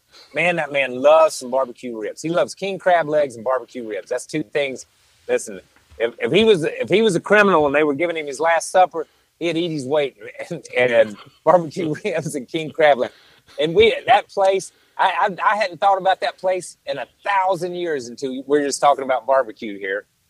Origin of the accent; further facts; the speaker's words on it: North Carolina, United States; I grew up on North Carolina barbecue, which is pulled pork, vinegar base, red coleslaw is what we have in our part of the state.